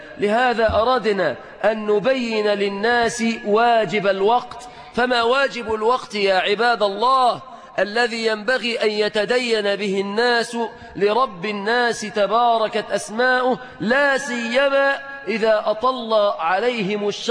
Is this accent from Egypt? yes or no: yes; Egypt; في بلادنا مصر الإسلامية،